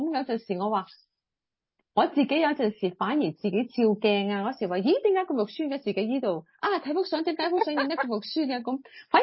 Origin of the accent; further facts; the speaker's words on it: Guangdong, China; 但系如果喺我哋广东人，我哋而家粤语频道我讲广东话啦，